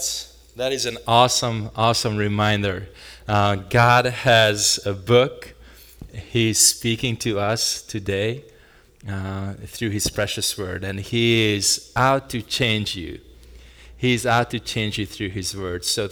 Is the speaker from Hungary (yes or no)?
yes; Hungary; I am from Hungary, that's why the map of Hungary is right on that picture, and my wife is from Hungary as well. We were born and raised in Hungary, in the heart of Europe.